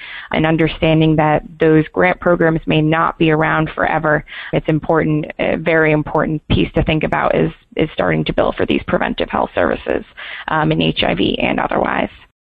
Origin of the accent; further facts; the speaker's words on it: Massachusetts, United States; I'm actually from Massachusetts, so I'm very proud of that fact.